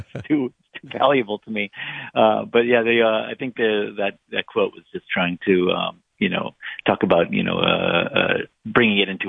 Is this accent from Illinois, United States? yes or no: yes; Chicago, Illinois, United States; I grew up in Chicago and saw it. There's a huge American folk music community in Chicago.